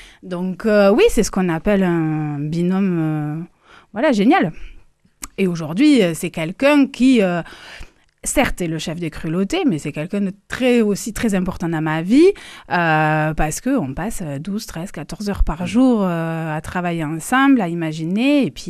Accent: Toulouse, Occitanie, France; born there; also born or lived in Paris; j'ai décidé de revenir dans ma ville natale, donc Toulouse, après des années à Paris.

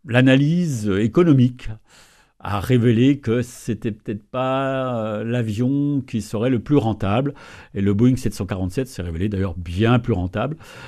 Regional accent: France; Nous sommes français, donc on a une vision un peu des fois franco-française.

